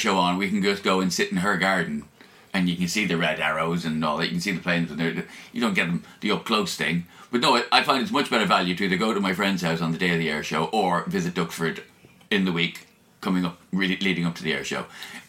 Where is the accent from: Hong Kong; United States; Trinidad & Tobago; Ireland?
Ireland; And I'm Irish, you know.